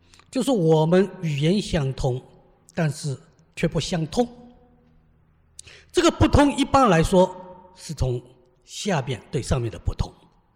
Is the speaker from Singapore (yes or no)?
no; China